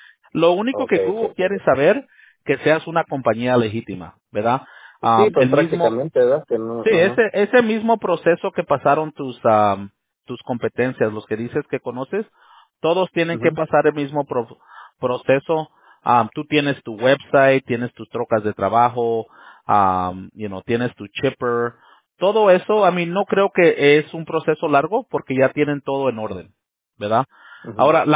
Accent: Lynwood, California, United States; now in Rancho Cucamonga, United States; me crié y nací allí en San Francisco, ahí en Linwood. Sí, de allá crecí. A mí ya no vivo allá, pero ahora vivo, no sé si conoces Rancho Cucamonga.

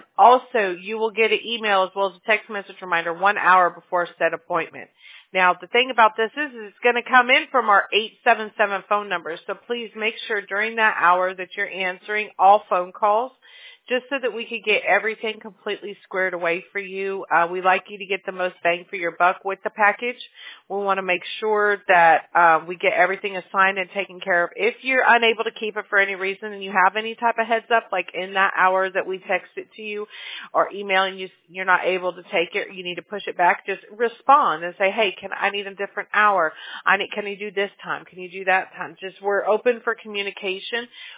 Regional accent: Mobile, Alabama, United States; born there; I am a Southern girl. I was born in Mobile, Alabama. So that's my roots.

